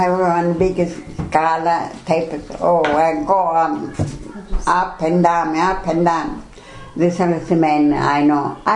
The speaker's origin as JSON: {"language": "English", "town": "Reggio Calabria", "region": "Calabria", "country": "Italy", "tie": "born or raised there", "second_language": "English", "moved": "as an adult", "lives_now": "Canada", "said": "In Calabria. Reggio Calabria."}